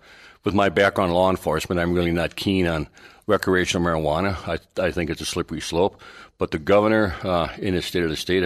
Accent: Midwest, United States; I grew up in the Midwest

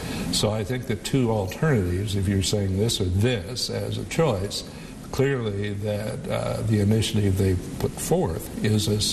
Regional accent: Illinois, United States; I said, I came from Illinois, where Chicago and the rest of the state exists. I understand North-South.

